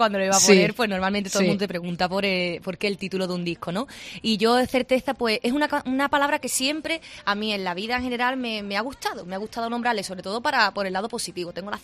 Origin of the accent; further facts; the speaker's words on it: Ceuta, Spain; ya hemos presentado este disco en directo en mi tierra, en Ceuta